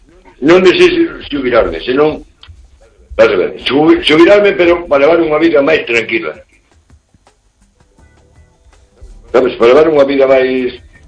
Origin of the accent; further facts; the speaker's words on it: Pontevedra, Galicia, Spain; Soy de Pontevedra